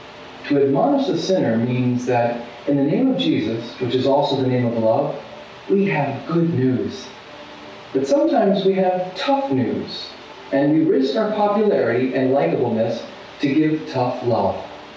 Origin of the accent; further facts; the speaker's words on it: United States; As an American, I marched on Washington, D.C., our nation's capital, to protest the Supreme Court decision decades ago, which legalized abortion in my country.